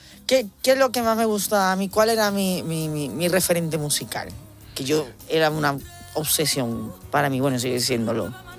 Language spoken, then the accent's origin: Spanish; Seville, Andalusia, Spain; en Sevilla, en mi tierra, la liamos bien